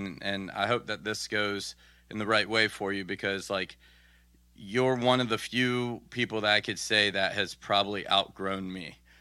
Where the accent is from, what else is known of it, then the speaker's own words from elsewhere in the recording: Washington, District of Columbia, United States; the good old-fashioned morning show that I grew up in Washington, D.C., man.